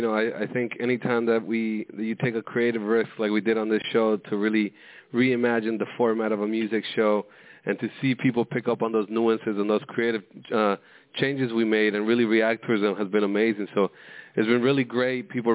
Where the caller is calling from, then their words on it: Miami, Florida, United States; Miami, Florida, which today finally seems to be sunny.